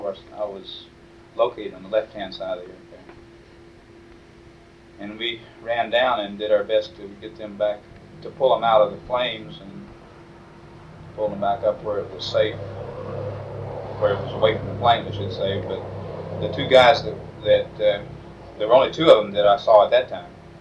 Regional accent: Georgia, United States; He was from New York, and I was from Georgia.

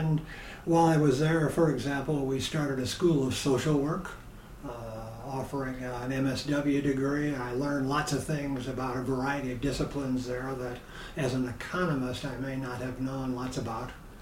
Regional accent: Illinois, United States; I'm the son of a Lutheran minister, one of four boys. I grew up in Illinois, went to Illinois State University as an undergraduate, studied economics and Spanish

